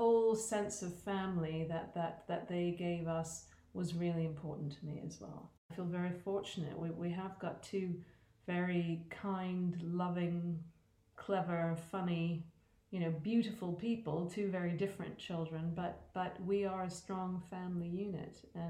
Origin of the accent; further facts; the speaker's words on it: Halifax, Nova Scotia, Canada; coming from a relatively small part of the world. I mean, it's a city, not a town, but I'm from Halifax in Nova Scotia. And in my family, you know, we didn't have passports. No one had been to university.